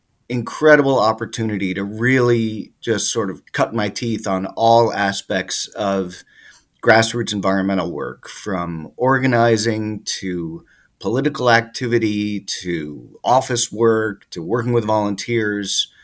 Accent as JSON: {"language": "English", "region": "New York", "country": "United States", "tie": "born or raised there", "said": "I grew up in New York and spent every summer up the Adirondacks climbing all of the high peaks and learning to rock climb"}